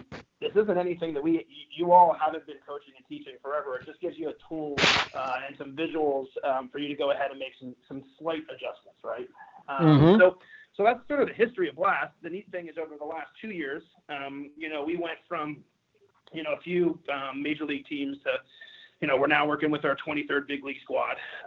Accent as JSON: {"language": "English", "region": "Pennsylvania", "country": "United States", "tie": "born or raised there", "said": "But I grew up in Pennsylvania, shoveling snow, just like you guys did in Illinois, hitting in cages all day long."}